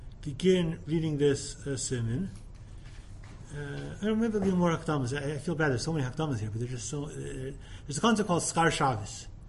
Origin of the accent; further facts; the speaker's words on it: Israel; the seller's woman saw that I was from Eretz Yisrael. She starts talking to me in Hebrew.